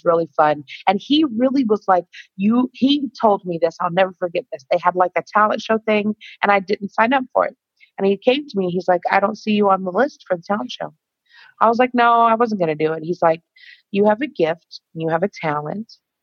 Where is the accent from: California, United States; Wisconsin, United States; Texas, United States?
Texas, United States; Pasadena; I live in Houston, Texas. I grew up in Pasadena, which is a suburb of Houston, Texas.